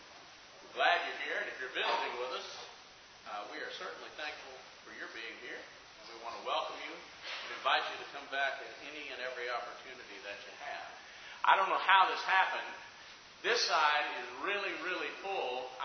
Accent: Decatur, Alabama, United States; I am from Decatur, Alabama. I will always be from Decatur, Alabama. That's my roots.

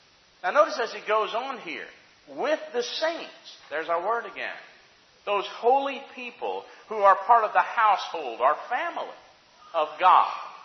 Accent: Alabama, United States; I am an American. I am an Alabamian, you know. I speak with pride about that sometimes. I love being from the South. I love being from Alabama.

